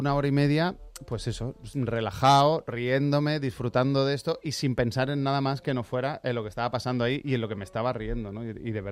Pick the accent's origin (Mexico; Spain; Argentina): Spain; Málaga, Andalusia; accent: Málaga; ahí hablamos con nuestro propio acento porque los cuatro somos malagueños.